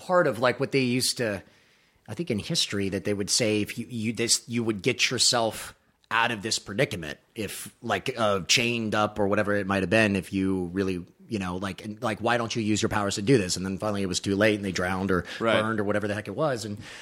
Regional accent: Baton Rouge, Louisiana, United States; that's also filming in Louisiana, in my hometown Baton Rouge.

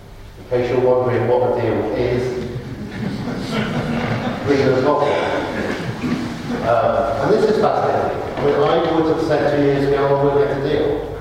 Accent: England, United Kingdom; I'm English

